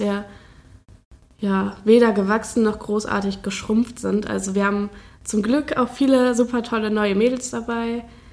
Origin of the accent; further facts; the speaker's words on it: Düren, North Rhine-Westphalia, Germany; Ja, ich komme aus Düren.